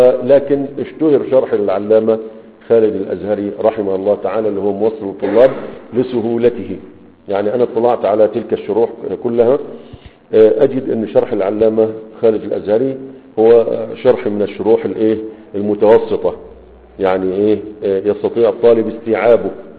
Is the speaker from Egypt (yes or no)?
yes; Egypt; فما زال عندنا في مصر يقول لك عربجي